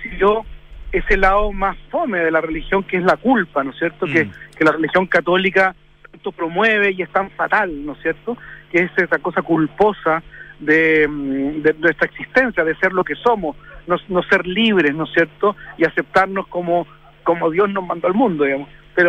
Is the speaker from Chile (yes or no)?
yes; Chile; vengo de Chile, un país pequeño donde cualquier ciudadano hoy puede hablar y decir lo que piensa libremente.